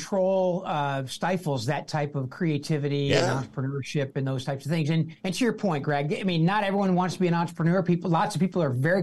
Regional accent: New York, United States; And you'd think I was from New Orleans or Louisiana, but no. Western New York, a little farm pond.

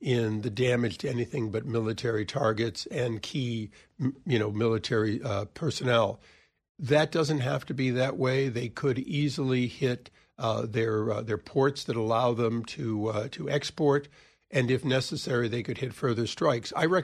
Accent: United States; I'm an American. Born and raised here, and served in the military here.

